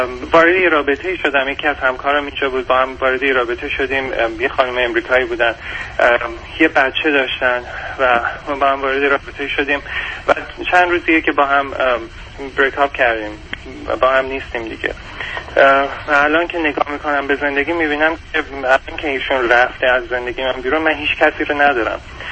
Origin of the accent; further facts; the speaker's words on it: Iran; moved away as an adult; من سال 2009 از ایران اومدم بیرون با مدرک دکترای دامپزشکی